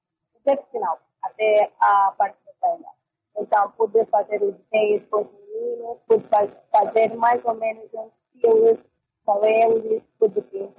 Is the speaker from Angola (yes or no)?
yes; Angola